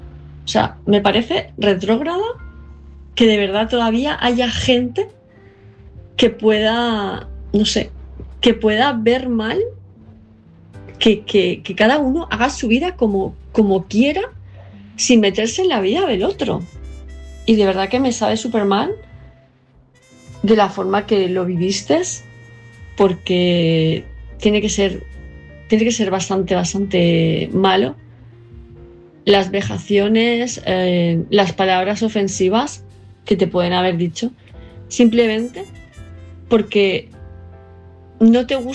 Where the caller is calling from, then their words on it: Palma, Balearic Islands, Spain; de Palma de Mallorca